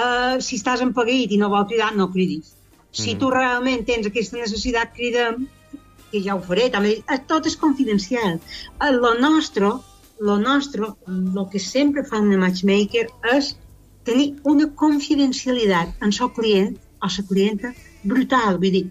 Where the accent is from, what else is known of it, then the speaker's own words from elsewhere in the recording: Sineu, Balearic Islands, Spain; ara que em parlàvem, que ja som de Sineu, i s'altres de Palma